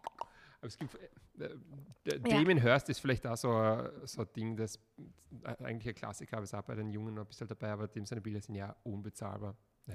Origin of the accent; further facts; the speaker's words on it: Austria; ist ich sage jetzt mal Nietzsche, Bruce, also diese Wiener Aktionisten bei uns in Österreich.